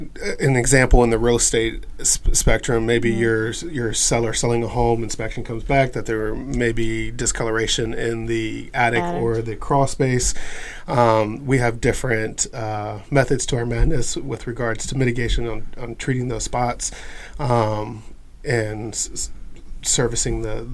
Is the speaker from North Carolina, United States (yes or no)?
no; Grove City, Ohio, United States; now in Reynoldsburg, United States; Born and raised in Grove City. Graduated out of Central Crossing in 2007. My wife and I have been residing in Reynoldsburg for 14 years.